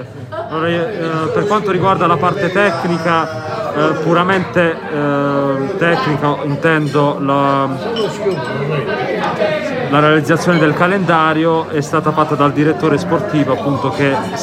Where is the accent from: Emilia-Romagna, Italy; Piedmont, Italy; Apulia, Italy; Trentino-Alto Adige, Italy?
Apulia, Italy; Bari; Io sono barese, quindi per me la Basilicata insomma è una terra insomma familiare